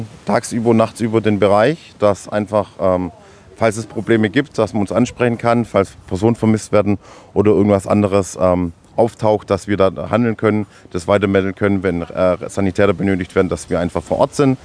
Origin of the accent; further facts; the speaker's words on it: Baden-Württemberg, Germany; ich komme aus der Nähe von Ulm.